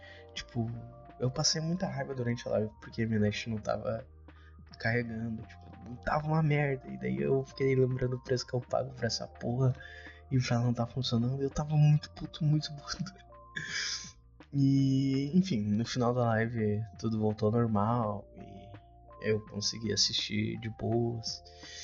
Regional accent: South Region, Brazil; Pra quem não sabe, eu sou do Sul.

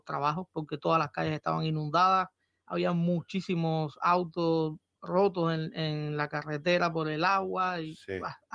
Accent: Cuba; moved away; la tierra aquí es diferente, no es como en mi país, en Cuba

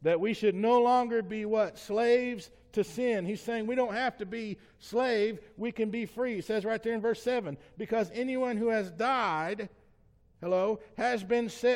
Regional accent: Alabama, United States; born there; I was born in Lamar County, Alabama.

